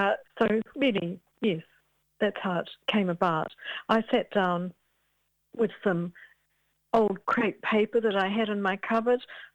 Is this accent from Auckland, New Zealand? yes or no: yes; Auckland, New Zealand; I'm from Tamaki Makaurau.